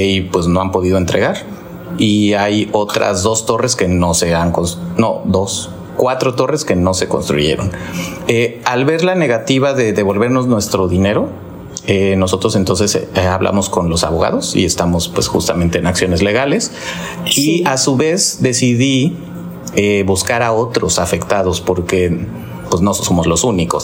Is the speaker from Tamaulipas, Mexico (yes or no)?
no; Mexico City, Mexico; Yo vendí un departamento en Ciudad de México, de donde soy originario, para invertir aquí, para pues tener y retirar y vivir acá.